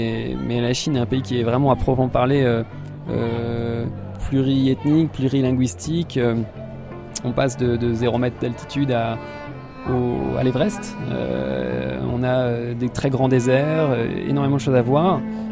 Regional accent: Centre-Val de Loire, France; now in Dali, China; J'ai grandi en Sologne, dans la forêt, à faire des cabanes dans les bois.

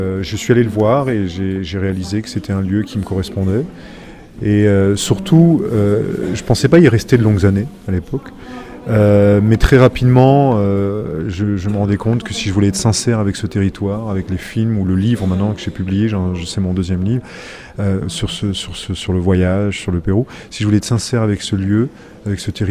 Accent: France; moved away as an adult; Donc j'ai grandi en France à partir de l'âge de 5 ans.

